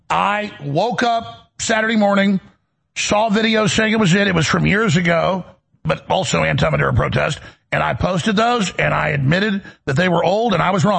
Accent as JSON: {"language": "English", "country": "United States", "said": "I'm an American, and I see the necessity of just tacitly supporting what Trump's doing."}